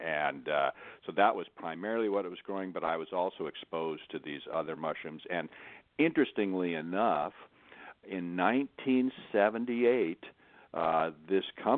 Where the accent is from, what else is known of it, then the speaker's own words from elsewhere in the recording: Washington, United States; Well, I was born and raised up in the Pacific Northwest, and that corner of the U.S. is Washington's the Evergreen State. It's got lots of forests, lots of lakes and rivers